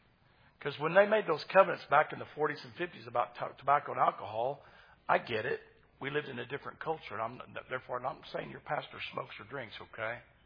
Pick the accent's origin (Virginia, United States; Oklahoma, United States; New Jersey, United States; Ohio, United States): Oklahoma, United States; Of course, I'm from Oklahoma. I don't realize they grow tobacco, you know, there in Kentucky.